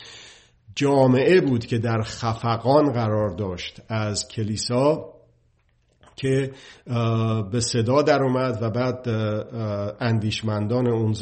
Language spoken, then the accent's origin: Persian; Iran; واقعا این باعث افتخار من هست به عنوان یک ایرانی